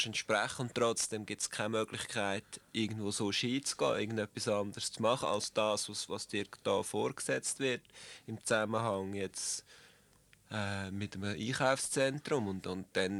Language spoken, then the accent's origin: German; Switzerland; Vielleicht bei uns in der Schweiz noch weniger als in anderen Ländern.